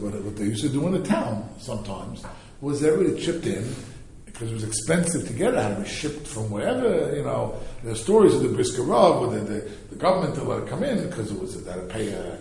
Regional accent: Teaneck, New Jersey, United States; I remember, I grew up in Teaneck, New Jersey, and I remember there were many people in shul and sukkahs, Orthodox Jews, Shomer Shabbos, not necessarily so learned, but who didn't have lumen esur.

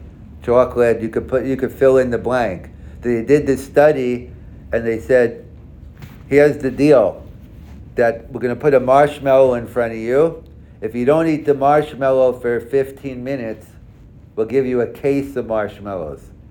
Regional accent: New York, United States; now in Hamilton, Canada; But say, I come from New York, where basically everything... If something wasn't kosher, I was surprised.

